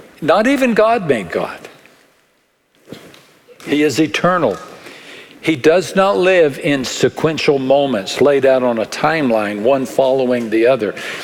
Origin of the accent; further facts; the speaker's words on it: Texas, United States; accent: West Texas; My West Texas accent has a hard time with that word.